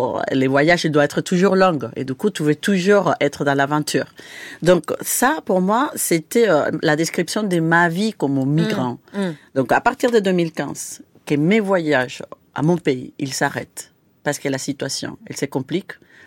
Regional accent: Venezuela; moved away as an adult; j'ai quitté le Venezuela en 2003. Il avait déjà une situation assez tendue dans le pays, la situation politique. Mais j'ai quitté le pays pour continuer mes études et pour partir dans le monde.

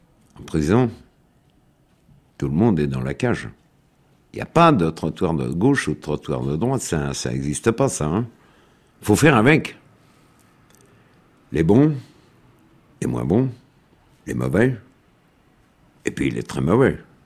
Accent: Clichy, Île-de-France, France; born there; j'ai 76 ans. Je suis né à Clichy, Seine, 92, en 39 donc.

